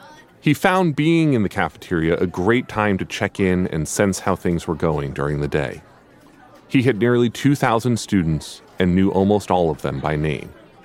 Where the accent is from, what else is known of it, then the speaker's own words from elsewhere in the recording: Vermont, United States; wildlife officials in my home state of Vermont talk about how the state actually needs more new hunters